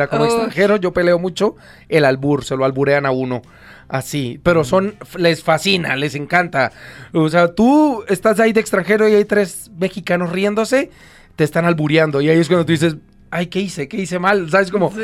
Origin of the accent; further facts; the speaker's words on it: Colombia; moved away; Yo soy colombiano, ¿no? Entonces yo vengo de Colombia